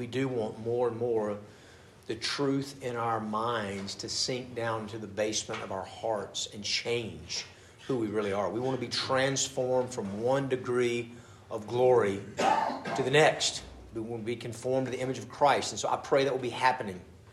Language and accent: English; United States; I grew up in America. I like being American, right? I grew up on cowboy movies.